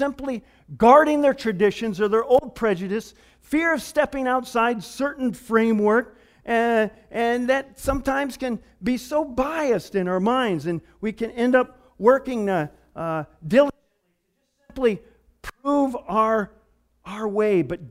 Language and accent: English; Germany; my home country, Germany